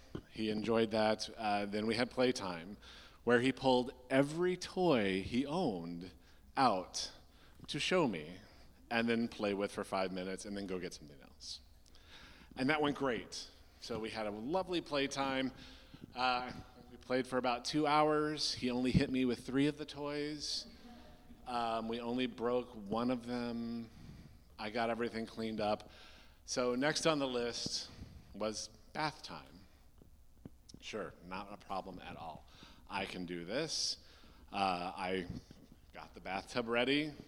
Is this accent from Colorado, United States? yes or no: no; Downs, Illinois, United States; I grew up just outside of Bloomington Normal in a small bucolic town called Downs. Oh, I correct myself, I'm sorry. A small bucolic village called Downs. We were not big enough to be a town.